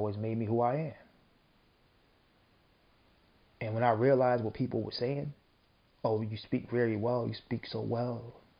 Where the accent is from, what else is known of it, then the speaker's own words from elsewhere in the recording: Northeast, United States; I was born and raised in the Northeast of the United States, but my family is deep-rooted in the South, Southeast.